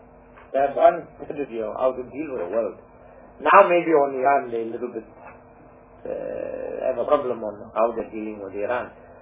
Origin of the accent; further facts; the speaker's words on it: South Africa; I have to say as a South African, I get very worried with you people in Parliament.